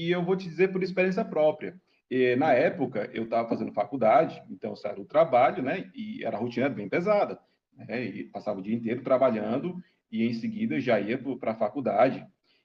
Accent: Fortaleza, Ceará, Brazil; now in Caucaia, Brazil; eu sou aqui do estado do Ceará, eu nasci em Fortaleza e depois que eu me casei eu vim morar na região metropolitana.

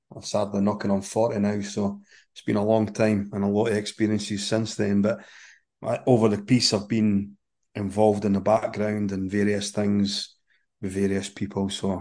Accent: Cowdenbeath, Scotland, United Kingdom; When I was young in the high school, I grew up on Stenhouse Street, so Central Park was always kind of in the background.

